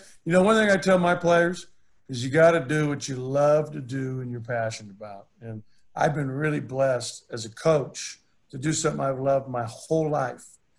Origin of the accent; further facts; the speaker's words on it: Santa Barbara, California, United States; gaucho. That's my hometown, Santa Barbara.